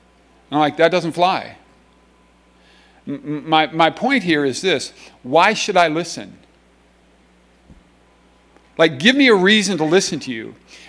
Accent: Des Moines, Iowa, United States; That when I was a kid, I grew up in Des Moines. There was no cheering. Anyway, when I grew up, and I grew up right next to Drake University

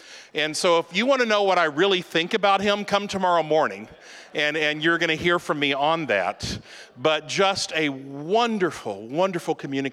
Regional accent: Kentucky, United States; now in Minnesota, United States; Now, I'll confess to you, I didn't grow up in Minnesota. That's one of the worst things about me. I grew up in Kentucky. But in Kentucky, we also have a camp, Camp Crestwood.

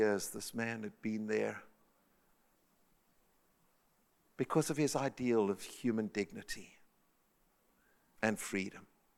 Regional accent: South Africa; Carol and I grew up in South Africa.

